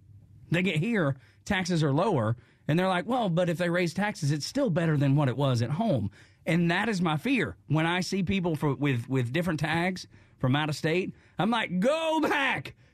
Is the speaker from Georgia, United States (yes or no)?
yes; Dalton, Georgia, United States; As a man that was born and raised in Dalton, Georgia, and a person that is so proud of where I'm from and so proud of what it is and what it has always been